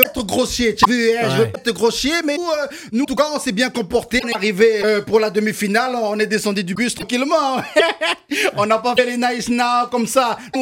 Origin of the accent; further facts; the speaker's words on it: Lyon, Auvergne-Rhône-Alpes, France; je suis lyonnais